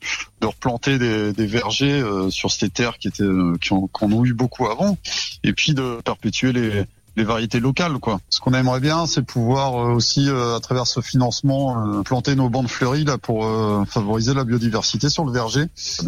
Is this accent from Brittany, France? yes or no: yes; Clohars-Carnoët, Brittany, France; j'ai grandi à Clore-Carnoët, qui est une commune dans laquelle il y avait beaucoup de cidre qui était reconnu pour son cru.